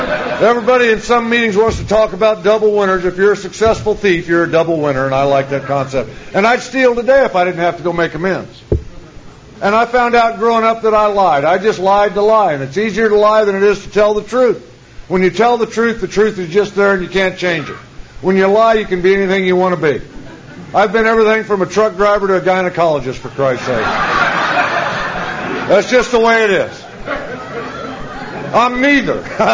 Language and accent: English; Danville, Illinois, United States; born there; I was born in Danville, Illinois, and I had a great childhood growing up.